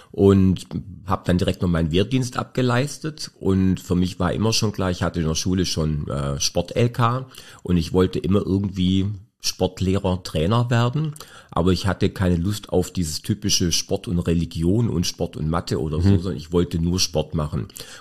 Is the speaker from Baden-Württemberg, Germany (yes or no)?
yes; Baden-Württemberg, Germany; Ich bin ein Oberschwabe, ja.